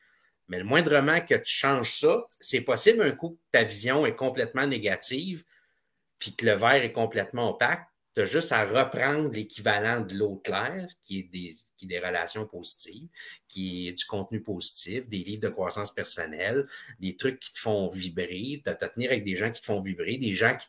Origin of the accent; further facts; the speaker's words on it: Quebec, Canada; On a grandi ensemble dans Haute-Laurentine.